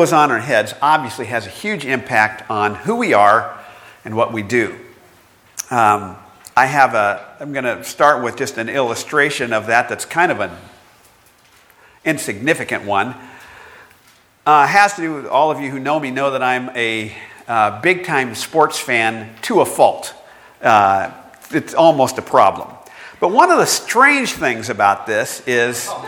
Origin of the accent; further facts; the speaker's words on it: Bakersfield, California, United States; and where I grew up in Bakersfield back then, they had a lot of basketball teams in high school.